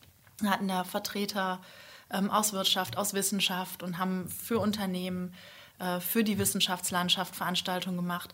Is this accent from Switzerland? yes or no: no; Essen, North Rhine-Westphalia, Germany; Ruhrgebietskind.